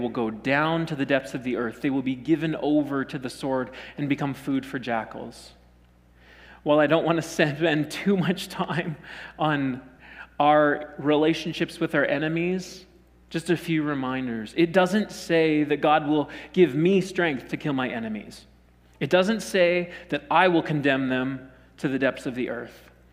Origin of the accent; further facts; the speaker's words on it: Saskatchewan, Canada; I would have been 9 or 10 years old, growing up in Saskatchewan, where you can see your dog run away for 5 days.